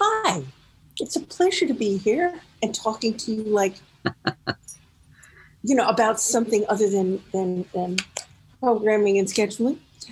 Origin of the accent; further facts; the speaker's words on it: Newport, Rhode Island, United States; And when I was 16, I made a movie in my hometown of Newport, Rhode Island, and as an extra.